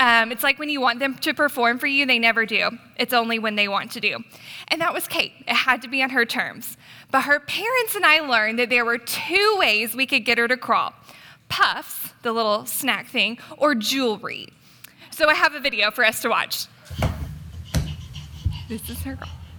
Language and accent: English; Atlanta, Georgia, United States; now in Dallas, United States; So I grew up in Atlanta, Georgia, and I attended the University of Georgia for undergrad